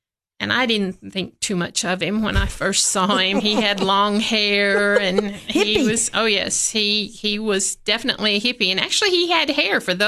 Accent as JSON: {"language": "English", "town": "Mason Hall", "region": "Tennessee", "country": "United States", "tie": "born or raised there", "said": "No, I grew up in West Tennessee, up near Realfoot Lake, in the upper west, northwest corner of the state."}